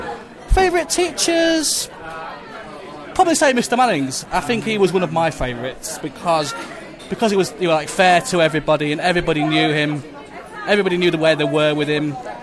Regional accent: Leeds, Yorkshire and the Humber, United Kingdom; I'm originally from Leeds. I went to the school between 1993 and 2002.

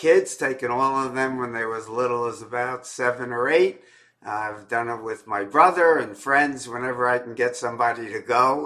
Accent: Bronx, New York, United States; I grew up in the Bronx and never had done anything like that.

